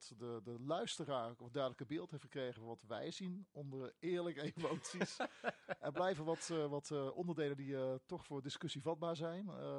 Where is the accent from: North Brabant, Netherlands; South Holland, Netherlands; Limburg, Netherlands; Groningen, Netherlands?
North Brabant, Netherlands; Breda; mij komt dit als Bredana redelijk oprecht over.